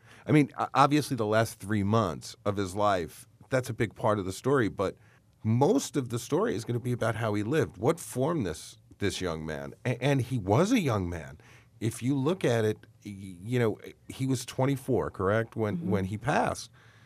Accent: New York, United States; I'm from New York, and if I walk down the street in Manhattan and ask 100 people who Lance Saigon was, nobody would know him.

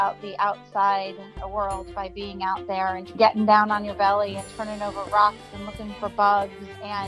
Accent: Morgantown, West Virginia, United States; I grew up, I was born and raised in Morgantown, West Virginia. And I know, in West Virginia, you sort of give the bigger city. And I grew up out by Cheat Lake.

